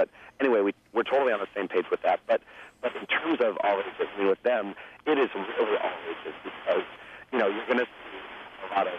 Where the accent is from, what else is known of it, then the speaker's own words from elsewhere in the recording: New Hampshire, United States; I'm from New Hampshire.